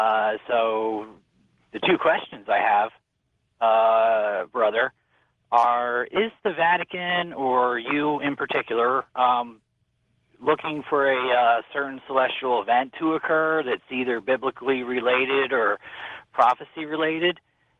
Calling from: Cape Coral, Florida, United States; I'm calling from Cape Coral, Florida.

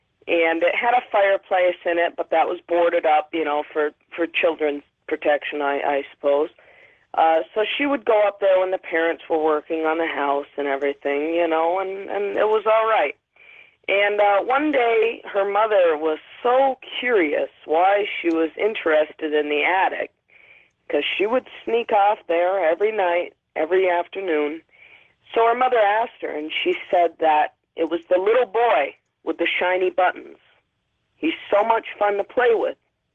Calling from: Burlington, Vermont, United States; Hello, Burlington, Vermont.

